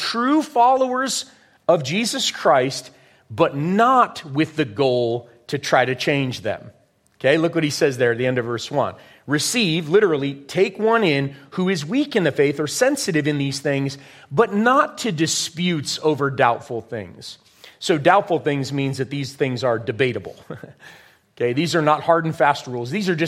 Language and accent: English; California, United States; you would not want to go to the churches I grew up in Southern California.